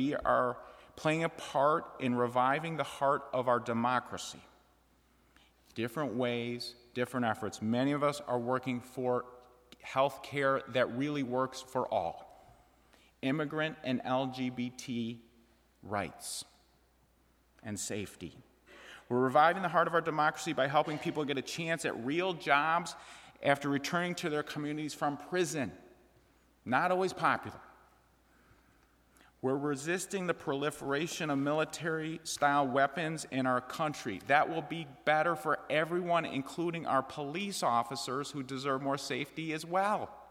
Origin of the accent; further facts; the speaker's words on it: Chicago, Illinois, United States; I grew up in Chicago, where we say vote early and vote often.